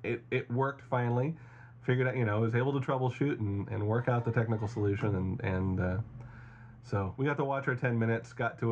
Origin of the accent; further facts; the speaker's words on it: California, United States; I think as a Californian, I would say the comfortable earthquake, because it's a good shake.